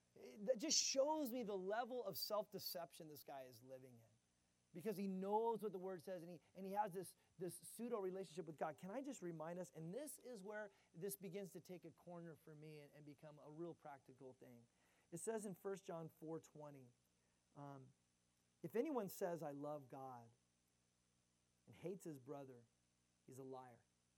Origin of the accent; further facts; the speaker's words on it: California, United States; But I'm from California. Okay, that's wilderness.